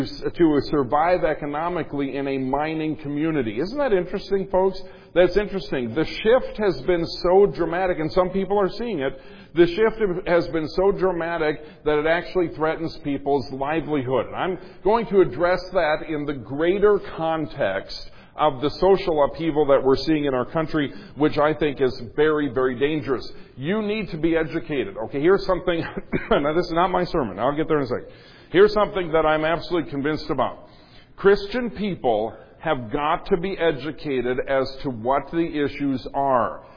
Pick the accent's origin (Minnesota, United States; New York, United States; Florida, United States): Minnesota, United States; Something astounding happened in the state of Minnesota, my home state.